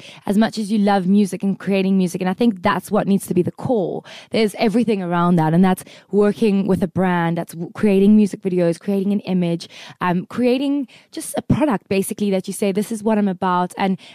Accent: South Africa; I'm just a South African white girl

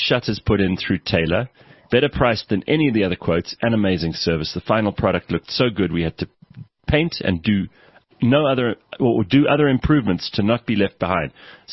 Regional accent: Welkom, Free State, South Africa; I remember when I was younger and in Cape Town, I had a chat with one of the boys. I told him I'm from Welkom, and he said, where in Cape Town is that?

